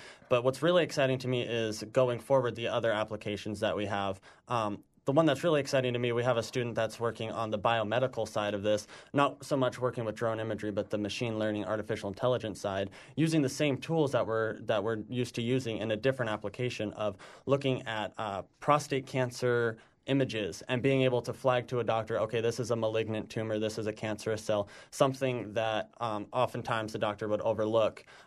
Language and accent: English; Washington, United States; Yeah, that's something that I've loved, because I'm from Washington State. So coming to Idaho, I was like, this is a completely different climate from what I'm used to.